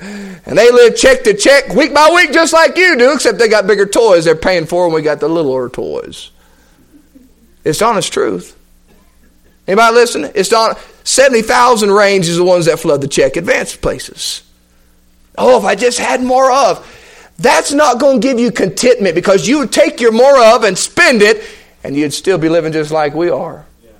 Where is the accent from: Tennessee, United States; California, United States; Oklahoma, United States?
Tennessee, United States; Cleveland; The founders from my hometown in Cleveland, Tennessee, Alan Jones.